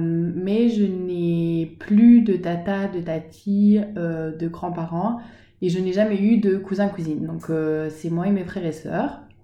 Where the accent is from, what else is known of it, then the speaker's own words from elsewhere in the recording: Belgium; now in France; j'ai 22 ans, je suis étudiante en tourisme en Bretagne, mais à la base je viens de Belgique.